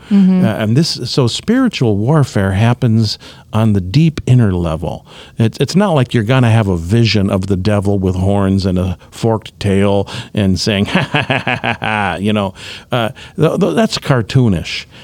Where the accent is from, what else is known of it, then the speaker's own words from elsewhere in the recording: Cleveland, Ohio, United States; Well, in particular, I grew up in Cleveland, Ohio.